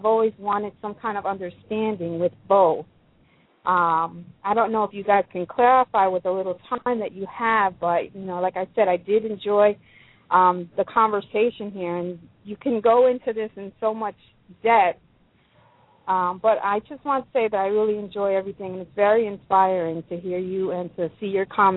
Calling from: New Jersey, United States; I'm calling from Jersey.

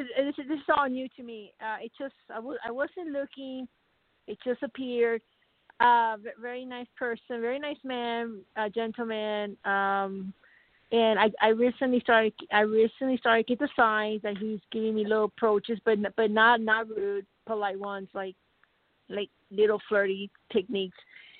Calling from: Arizona, United States

